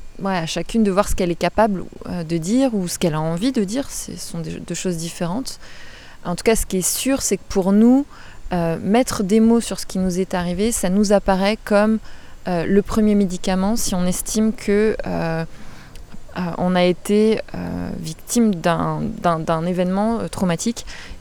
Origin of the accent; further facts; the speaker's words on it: Rennes, Brittany, France; étant donné que moi je suis rennaise.